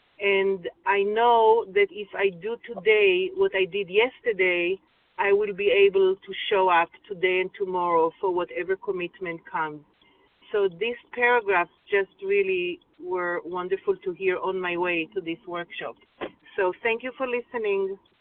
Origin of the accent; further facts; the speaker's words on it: Los Angeles, California, United States; I'm in recovery from Los Angeles.